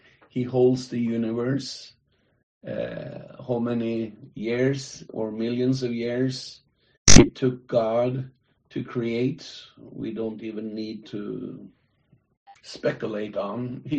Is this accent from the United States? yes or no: no; Norway; English is a second language; from Norway, and I'm so thankful to the Lord for him to lead and guide my life